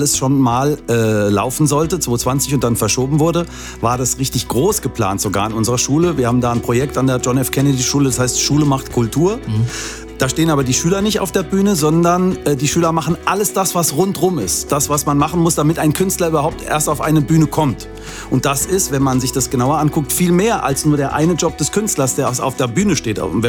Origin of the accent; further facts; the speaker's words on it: Hesse, Germany; Ich komme nämlich eigentlich aus der Marburger Gegend